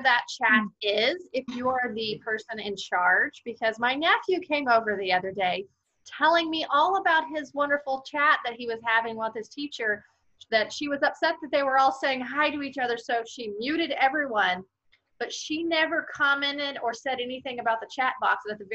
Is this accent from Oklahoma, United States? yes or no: yes; Oklahoma, United States; I'm from Oklahoma